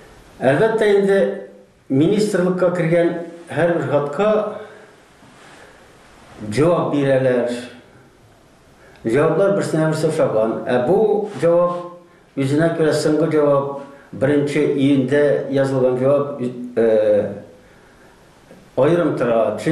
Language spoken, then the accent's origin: Tatar; Naberezhnye Chelny, Tatarstan, Russia; Без Чарлыдан булганга күрә, һәр вакытта да ничектер бу проблеманы министр үзе түгел, аның ярдәмчесе ел икенче гимназия кайтарып калдырырга телиләр.